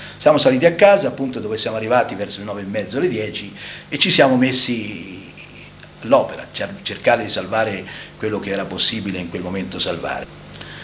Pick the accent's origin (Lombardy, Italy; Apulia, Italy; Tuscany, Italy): Tuscany, Italy; accent: Versilian; parlavano il nostro accento versiliese